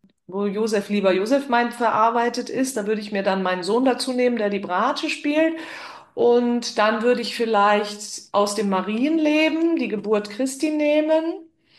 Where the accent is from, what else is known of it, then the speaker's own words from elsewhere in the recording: Switzerland; ich bin ja in der Schweiz aufgewachsen